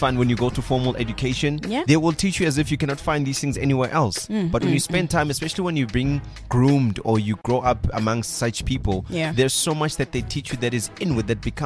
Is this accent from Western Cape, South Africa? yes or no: no; Othongathi, KwaZulu-Natal, South Africa; I'm from Othongathi.